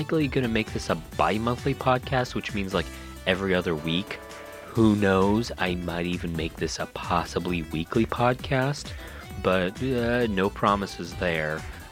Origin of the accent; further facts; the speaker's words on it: United States; you know, I'm from the States, so I didn't have a WonderSwan growing up.